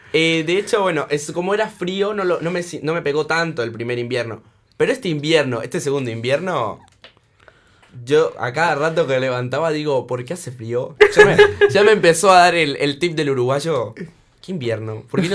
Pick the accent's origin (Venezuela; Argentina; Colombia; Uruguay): Venezuela; Yo digo, sí soy venezolano, pero sí soy atípico.